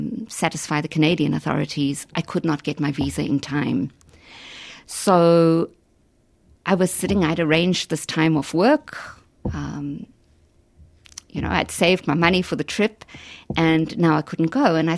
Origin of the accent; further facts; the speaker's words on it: South Africa; I am South African by birth, and I grew up as a white South African during the apartheid years.